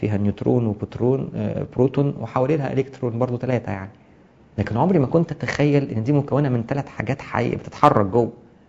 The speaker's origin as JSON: {"language": "Arabic", "country": "Egypt", "said": "زي انا ابن مصر مثلا، انا ابن مصر لاني بنتمي لها"}